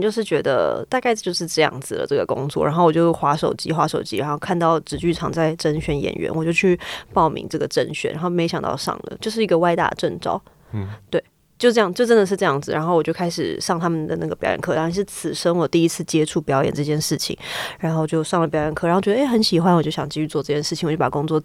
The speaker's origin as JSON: {"language": "Chinese", "region": "Taoyuan", "country": "Taiwan", "said": "我是桃园人。"}